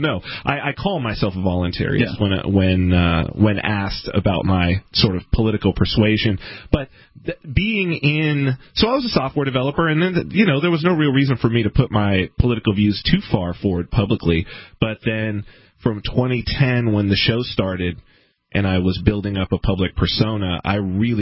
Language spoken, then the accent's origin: English; California, United States; I'm from Southern California.